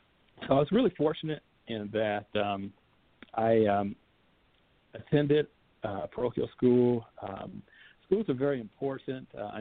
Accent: Indianapolis, Indiana, United States; growing up in Indianapolis, my father was a mechanic

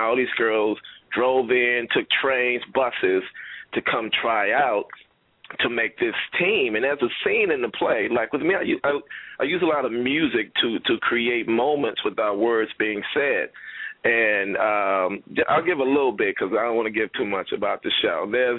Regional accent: Alexandria, Louisiana, United States; Everybody tell me I have an accent. I'm from Louisiana originally, Alexandria, Louisiana.

